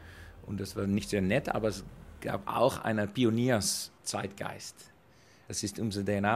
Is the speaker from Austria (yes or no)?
no; Rotterdam, South Holland, Netherlands; born there; German is a second language; Ich wohne in Rotterdam seit 42 Jahren, aber es ist total geändert.